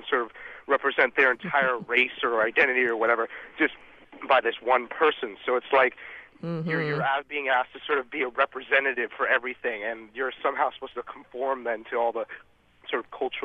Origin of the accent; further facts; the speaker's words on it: California, United States; I grew up in California.